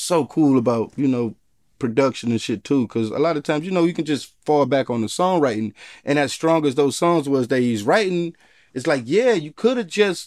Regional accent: Detroit, Michigan, United States; growing up in Detroit, it almost have like a Motown feel to me.

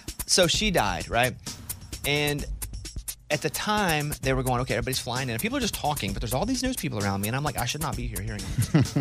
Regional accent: United States; Because I'm an American, but...

